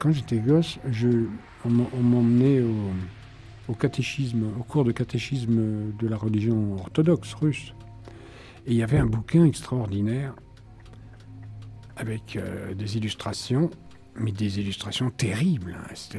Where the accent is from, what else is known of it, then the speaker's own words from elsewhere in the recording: Tunisia; quand j'étais gosse, je suis né en Tunisie et je vivais en Tunisie à côté de la mer.